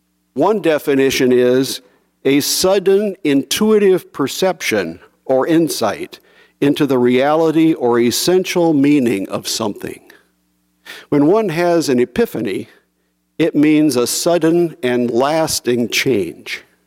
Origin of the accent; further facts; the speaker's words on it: Iowa, United States; I was from Iowa, where people believed that if you work hard, take advantage of your opportunities, and follow the rules, you can be successful.